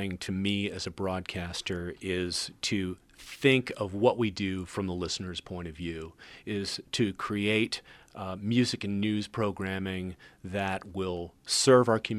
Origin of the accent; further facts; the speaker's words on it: Detroit, Michigan, United States; radio was always a big part of my background growing up in the Detroit area.